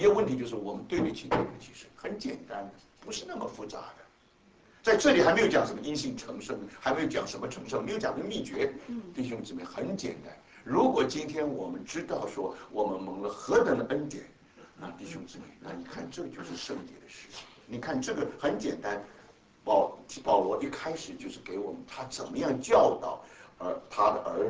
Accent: China; 因为我不是日本人嘛，我是中国人嘛

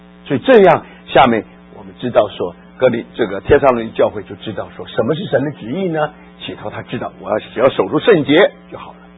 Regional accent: China; 我是中国人，但是因为我长得跟日本人一样

